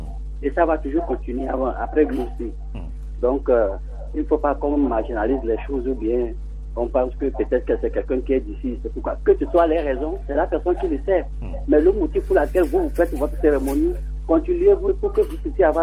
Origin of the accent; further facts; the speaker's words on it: Kara, Togo; chez nous, en pays Kabyé, moi, je suis de Khmer. Parmi les 16 ou bien 14 cantons que Kara